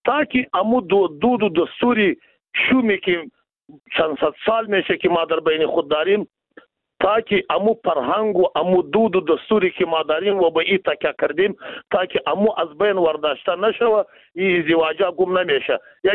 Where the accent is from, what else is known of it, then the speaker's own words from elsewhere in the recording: Afghanistan; ما شما از افغانستان هستیم